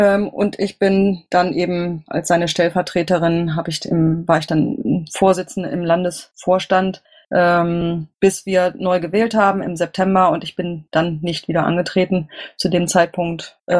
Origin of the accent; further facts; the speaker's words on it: Berlin, Germany; also born or lived in Bielefeld / Hamburg; Ich komme aus Berlin, das habe ich ja damit schon ausgedrückt, habe mal ein halbes Jahr in Hamburg gewohnt und bin gebürtige Bielefelderin, also ehemals Nordrhein-Westfalen.